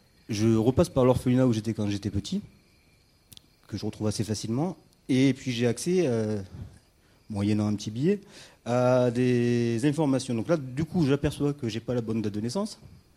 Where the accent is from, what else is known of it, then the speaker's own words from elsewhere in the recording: Bagmati, Nepal; now in France; Je viens du Népal. Alors, le Népal, ça se situe... En Asie centrale, entre l'Inde et la Chine. Et donc voilà, je suis né là-bas dans les années 70, dans les montagnes près de Katmandou